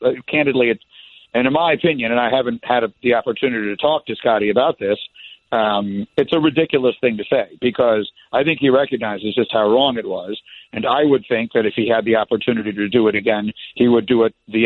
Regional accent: New York, United States; also born or lived in Chicago; I'm a New Yorker who grew up a Knicks season ticket holder and lived and died with the Knicks all of my life.

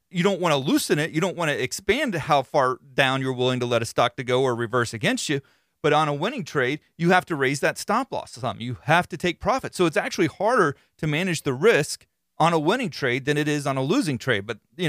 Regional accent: Florida, United States; But in any case, I'm from Florida. We have some crazy stuff that goes on down here, and I'm embracing it.

